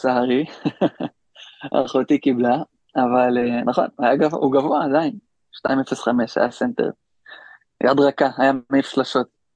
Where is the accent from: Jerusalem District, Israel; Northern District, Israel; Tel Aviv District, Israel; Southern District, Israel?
Jerusalem District, Israel; Mevaseret Zion; אני גדלתי במבשרת ציון